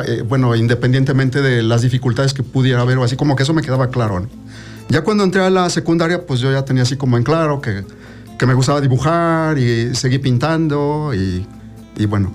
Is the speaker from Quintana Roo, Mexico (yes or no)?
no; Cuernavaca, Morelos, Mexico; born there; En Cuernavaca, bueno, específicamente en Chamilpa.